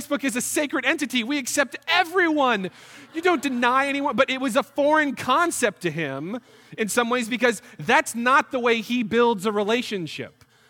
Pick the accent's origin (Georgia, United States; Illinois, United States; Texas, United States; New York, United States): New York, United States; I'm from New York originally, so I know how to just, you know, hey, don't touch me.